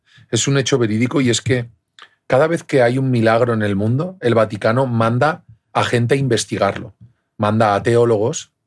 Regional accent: Spain; vengo de España

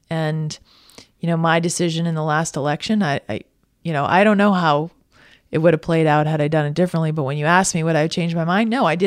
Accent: United States; And I, as an American, I want to see him succeed.

